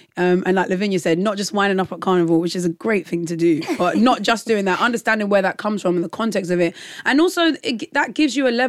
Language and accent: English; London, United Kingdom; growing up as a Nigerian girl in London and hearing Nigerian music in my house